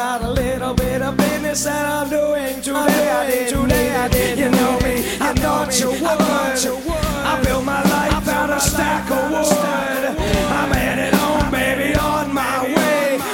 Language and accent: English; Rockville, Maryland, United States; We're originally from Rockville, Maryland, and we spent 4 years at the Ohio State University